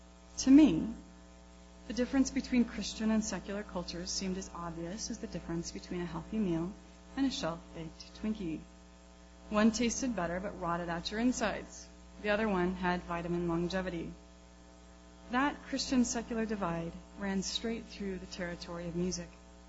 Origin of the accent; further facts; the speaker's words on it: Kenya; They came from growing up in Kenya.